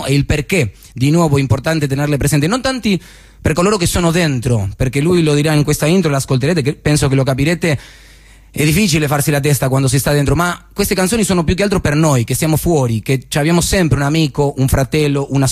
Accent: Argentina; Io vi lascerò con alcune cose che appunto, no, vengono dall'Argentina, da dove vengo io.

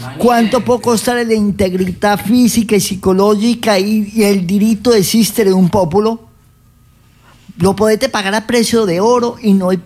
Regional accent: Colombia; Per dire che che posso permettere l'estinzione di un popolo originario del mio paese

